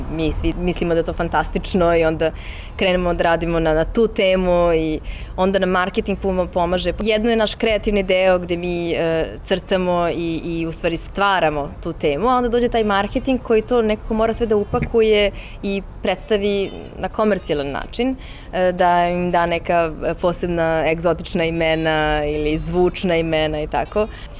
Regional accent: Serbia; zato što dolazim iz Srbije, zato što sam bliska toj istočnoj kulturi

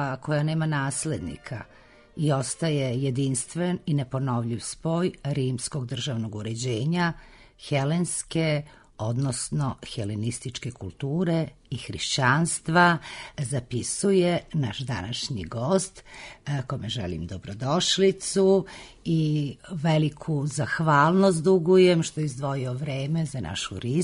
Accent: Serbia; A mi kao Srbi možemo i naš fakultet može da se pohvali

